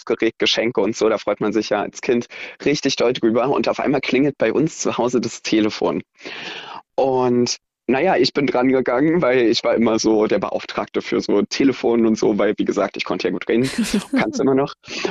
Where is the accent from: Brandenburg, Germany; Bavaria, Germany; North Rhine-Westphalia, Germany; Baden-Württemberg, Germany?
Brandenburg, Germany; Potsdam; ich komme tatsächlich aus Potsdam, lebe dort seit 26 Jahren und genau, werde auch nicht wegziehen, ist einfach zu schön.